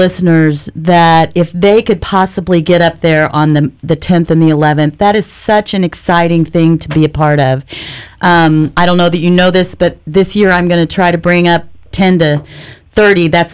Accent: Missouri, United States; I'm from Missouri, so I've been to the Capitol in Missouri

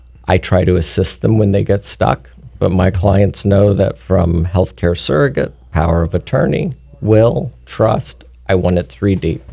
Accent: Stuart, Florida, United States; I grew up here in Stewart. Went to J.D. Parker, Stewart Middle School, Martin County High School. Went to UF

